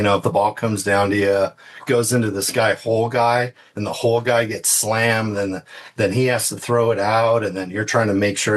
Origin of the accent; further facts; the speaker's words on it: Thousand Oaks, California, United States; also born or lived in Cerritos / Irvine; Yeah, so I was in, at the time, I came out of Thousand Oaks, Westlake Village area. But before that, it was Cerritos and Irvine.